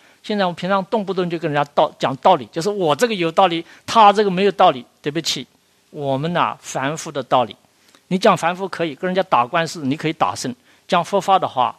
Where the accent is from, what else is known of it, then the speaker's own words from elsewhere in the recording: China; 要我们中国人平常习惯的话